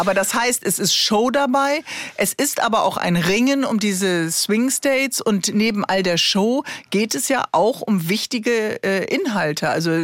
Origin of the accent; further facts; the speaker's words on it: Bremen, Germany; Also meine Heimat ist Bremen, da weiß also eigentlich wirklich jeder.